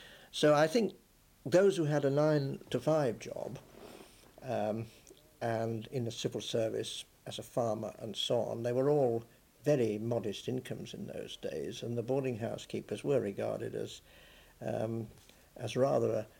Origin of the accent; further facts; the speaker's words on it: Douglas, Isle of Man; born there; In my recollection during my childhood, because of course I was born in Douglas